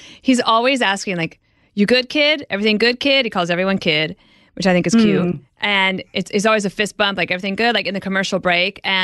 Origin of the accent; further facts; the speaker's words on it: Midwest, United States; now in New York, United States; So I'm from the Midwest, and when I came to New York at first